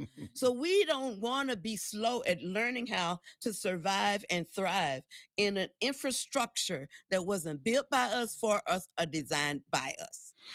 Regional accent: the South, United States; You know, I grew up in the South. My mama would get me to go outside to get the switch.

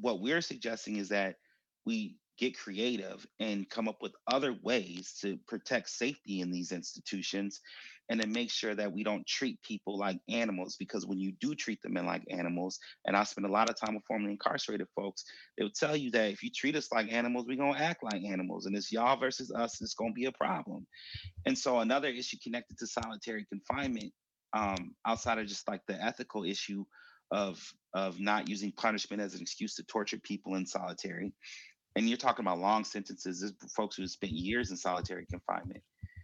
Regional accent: Minneapolis, Minnesota, United States; like I come from South Minneapolis, grew up South Minneapolis, spent a lot of time on the North Side.

